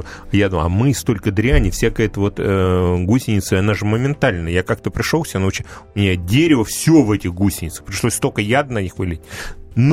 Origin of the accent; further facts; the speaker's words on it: Moscow, Russia; Вот я москвич, я никогда не выезжал.